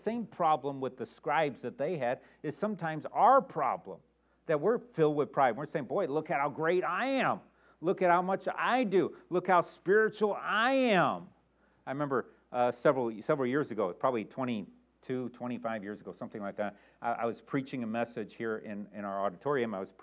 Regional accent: Chicago, Illinois, United States; especially me growing up in the Chicago area. The Chicago area is 85% Catholic

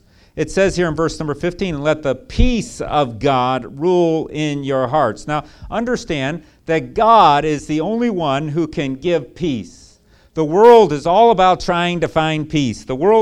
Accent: Chicago, Illinois, United States; How about Chicago? That's my hometown. That's where I'm from.

